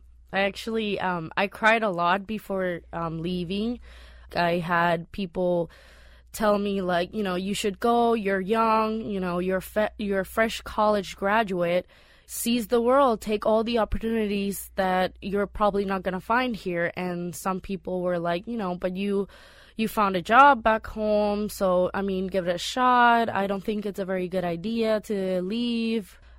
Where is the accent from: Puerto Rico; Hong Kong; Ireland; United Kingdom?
Puerto Rico; San Juan; born there; I was born also in San Juan, Puerto Rico in February of 1991. I've lived there all of my life, and I just recently moved to Florida, to Weston, about 3 months ago.